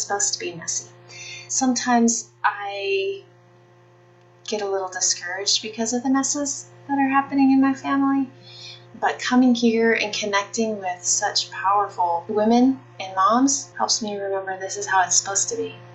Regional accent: West Jordan, Utah, United States; I'm from West Jordan, Utah, and I don't know how many times I've come to the class

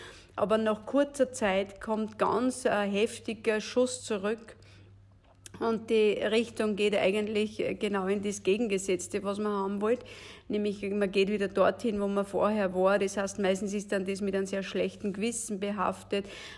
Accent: Lower Austria, Austria; von meinem Heimatort in Niederösterreich nach Rom fahren

